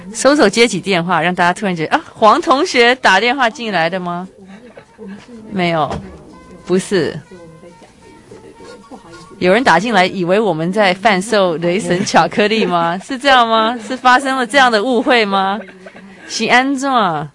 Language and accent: Chinese; Taiwan; 这就是我们台湾人的小确幸。